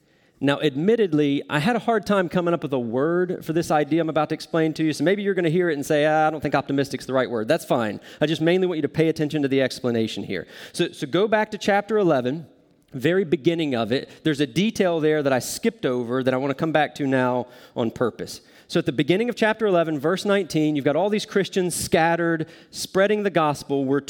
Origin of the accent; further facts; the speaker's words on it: the South, United States; I'm from the South. I'm not picking on the South.